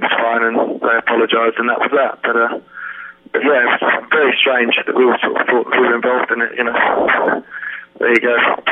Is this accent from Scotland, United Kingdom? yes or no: no; South East England, United Kingdom; now in England; I live in mainland England now, but before we grew up on the Isle of Wight, which is a tiny little island, sort of 13 miles by 26 miles.